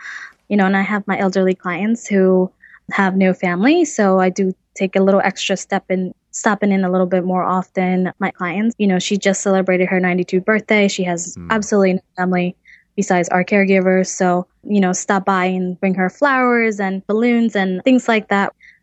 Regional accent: United States; And, you know, I am American. I don't know anything but the American culture.

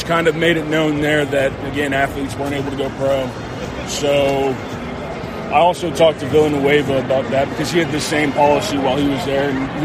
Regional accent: Charleston, South Carolina, United States; Charleston, South Carolina.

